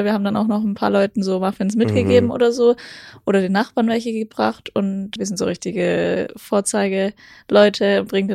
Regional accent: Baden-Württemberg, Germany; ich komme auch aus der Nähe von Stuttgart, wo ist denn das?

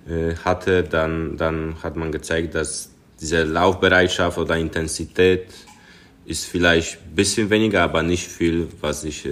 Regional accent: Silesian Voivodeship, Poland; Ich wohne momentan in Schlesien. Also ich komme aus Schlesien, so wie viele auch Polen in Dortmund oder neben in Dortmund. Da bin ich momentan.

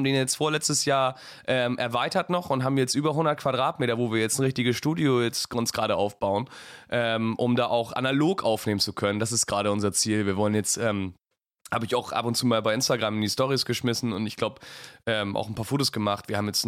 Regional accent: Süderlügum, Schleswig-Holstein, Germany; Alter, ich komme aus Öderquart.

